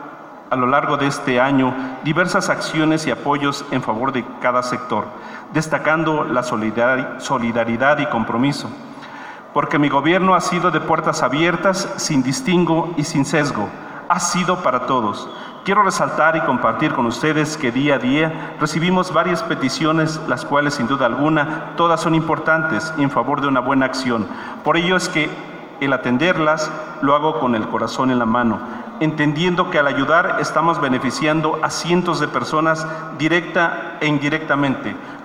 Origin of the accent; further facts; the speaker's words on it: Jalacingo, Veracruz, Mexico; Aprovecharé este tiempo que Dios y el pueblo de Jalacingo me dio para servirle a mi tierra.